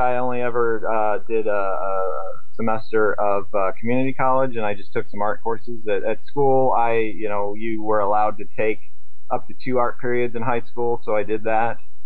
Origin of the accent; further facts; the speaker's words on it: Portland, Oregon, United States; I mean, I'm from Portland, Oregon. And so there's a local show here every November.